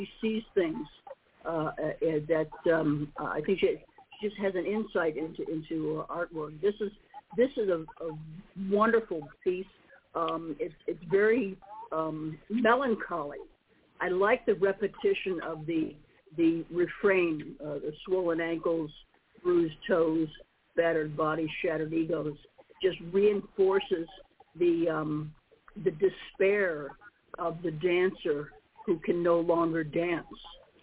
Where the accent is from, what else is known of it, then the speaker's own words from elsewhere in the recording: Chicago, Illinois, United States; And I've seen it because I grew up in Chicago.